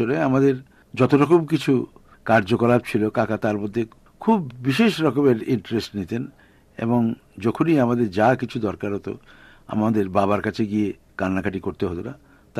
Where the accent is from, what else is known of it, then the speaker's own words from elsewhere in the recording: Kolkata, West Bengal, India; born there; আমার জন্ম কলকাতায় এমনই একটি পরিবারে যেখানে গান বাজনা মোটেই ছিল না।